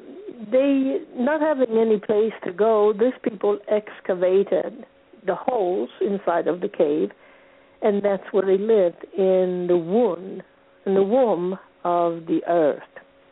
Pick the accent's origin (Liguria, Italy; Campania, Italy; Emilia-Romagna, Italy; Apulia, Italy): Apulia, Italy; English is a second language; It is close to Puglia, to where I am from. So it's about an hour away from my hometown in Puglia, an hour and a half.